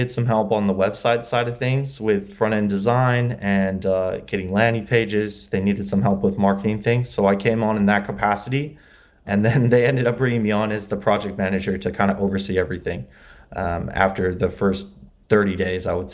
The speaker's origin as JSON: {"language": "English", "town": "LaGrange", "region": "Indiana", "country": "United States", "tie": "born or raised there", "lives_now": "Los Angeles, United States", "said": "I'm actually from Indiana originally. I've been out here for about 7 years. I grew up in Indiana, LaGrange, Indiana. It's near South Bend."}